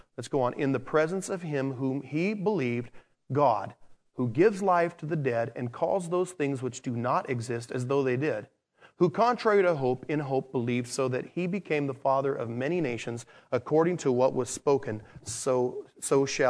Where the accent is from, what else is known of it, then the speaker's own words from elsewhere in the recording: San Diego, California, United States; I grew up in San Diego where I would go to the San Diego Padres baseball games.